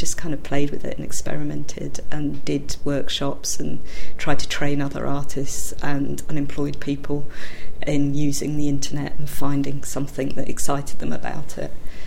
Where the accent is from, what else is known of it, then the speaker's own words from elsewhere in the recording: London, United Kingdom; also born or lived in Nottingham; I grew up in London. I moved to Nottingham when I was 18 for university and stayed for 26 years and sort of half moved back to London quite recently